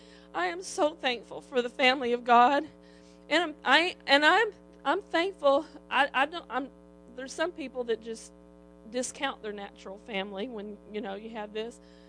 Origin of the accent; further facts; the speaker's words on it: Little Rock, Arkansas, United States; usually I can tell them I'm from Little Rock.